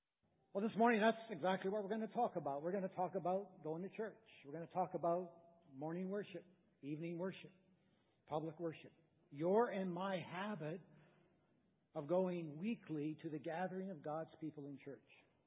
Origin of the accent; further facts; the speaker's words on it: Canada; moved away as an adult; If I sound a little funny, that is because, 9 years, my wife and I, we came from Canada.